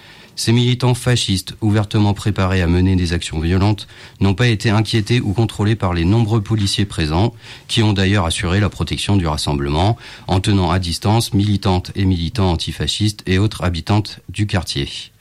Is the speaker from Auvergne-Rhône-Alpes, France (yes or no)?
yes; Lyon, Auvergne-Rhône-Alpes, France; comme à Lille et chez nous à Lyon